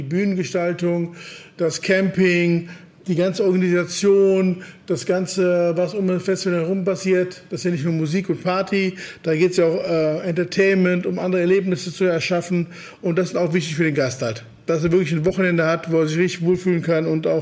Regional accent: Cologne, North Rhine-Westphalia, Germany; born there; Also ich bin ja in Köln geboren, liebe Köln und finde die Kölner Mentalität generell sehr gut.

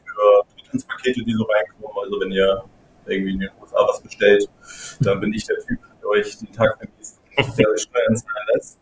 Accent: Hamburg, Germany; ich bin fast 36, ich komme aus Hamburg

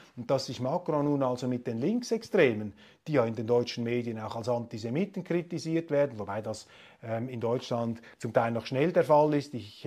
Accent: Switzerland; was ich als Schweizer hier nicht umhin kann festzustellen

